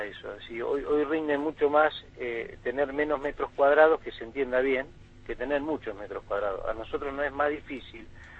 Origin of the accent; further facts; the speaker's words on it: Viedma, Río Negro, Argentina; si nosotros que somos de Viedma de toda la vida